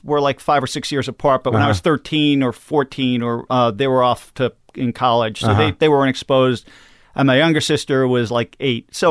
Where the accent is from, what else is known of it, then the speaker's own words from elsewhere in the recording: New York, United States; Long Island.